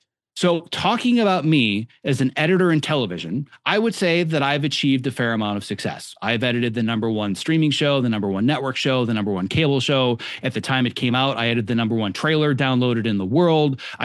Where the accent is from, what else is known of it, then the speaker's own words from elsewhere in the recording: Wisconsin, United States; I ran the soda fountain counter in the local hardware store in my hometown in Podunk, Wisconsin.